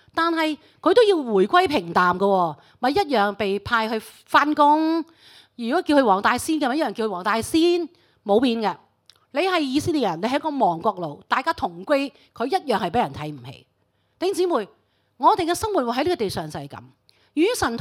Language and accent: Chinese; China; 因为我们说我们中国人，我们什么都吃的嘛